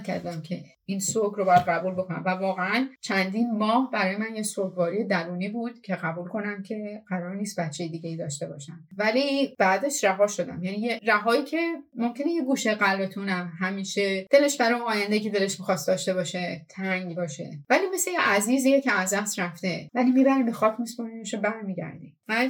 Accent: Iran; برای ماهایی که از ایران هستیم و امکانات محدودتری داریم

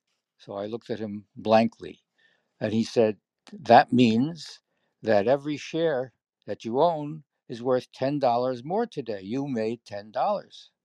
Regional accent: Brooklyn, New York, United States; That was Brooklyn.

